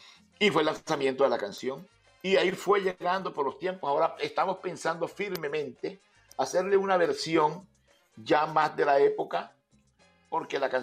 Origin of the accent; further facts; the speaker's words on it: Sabanagrande, Atlántico, Colombia; De mi pueblo, Sabana Grande, donde sí. Yo nací.